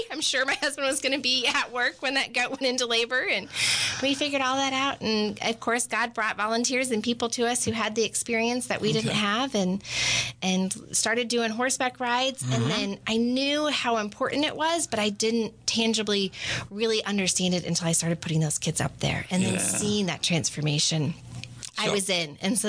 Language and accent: English; Missouri, United States; I grew up in Missouri, and my relatives were farmers, which is very different than ranching.